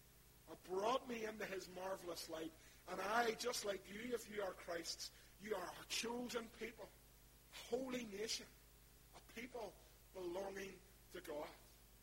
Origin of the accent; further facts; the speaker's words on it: Belfast, Northern Ireland, United Kingdom; now in Ballynahinch, United Kingdom; But in my heart, I'm always visiting from East Belfast. Folks, wild blowings and people like me may never truly be accepted into this wee town.